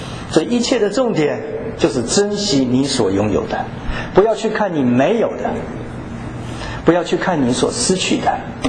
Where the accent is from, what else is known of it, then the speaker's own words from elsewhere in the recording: Tainan, Taiwan; 小的时候在台南